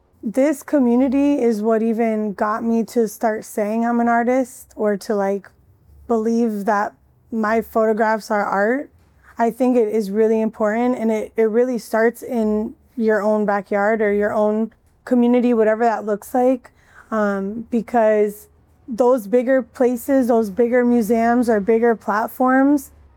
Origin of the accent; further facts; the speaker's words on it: East Coast, United States; now in San Diego, United States; I'm originally from the East Coast. I've been living in this community for like 7 or 8 years.